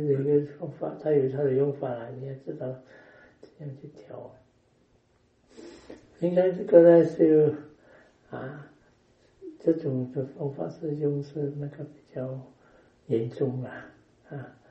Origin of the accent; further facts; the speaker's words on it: Penang, Malaysia; 因为我们槟城那边啊